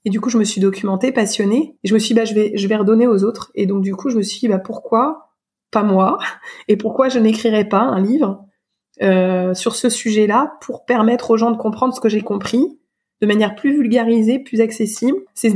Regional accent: Surgères, Nouvelle-Aquitaine, France; J'ai grandi dans une ville qui s'appelle Surgères, en Charente-Maritime, près de La Rochelle, de 6 ans à 19 ans, dans une fratrie de 5 enfants.

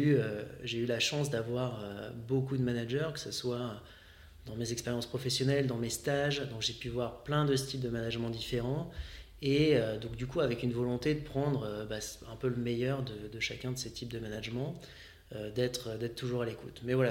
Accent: Saint-Étienne, Auvergne-Rhône-Alpes, France; Je viens de Saint-Étienne

